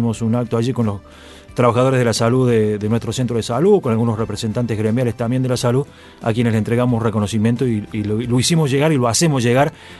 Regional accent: San Carlos Minas, Córdoba, Argentina; como es el caso de, bueno, San Carlos Mina, mi pueblo

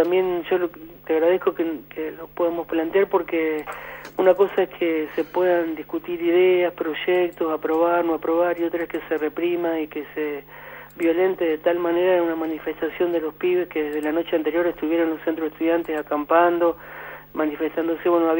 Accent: Santa Fe, Argentina; yo soy de Santa Fe, trabajo en Buenos Aires

